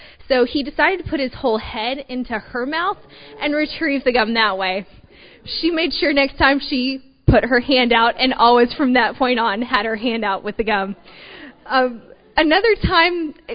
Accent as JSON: {"language": "English", "country": "Togo", "tie": "born or raised there", "lives_now": "United States", "said": "Growing up in Togo for me was a great opportunity, and we had a lot of fun."}